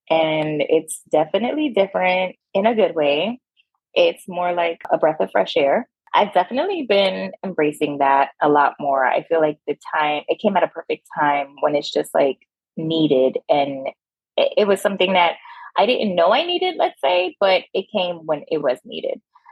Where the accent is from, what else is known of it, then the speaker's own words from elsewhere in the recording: Brooklyn, New York, United States; now in Yonkers, United States; I was always a Brooklyn girl, born and raised in Brooklyn. I ended up moving to Yonkers straight out of the academy.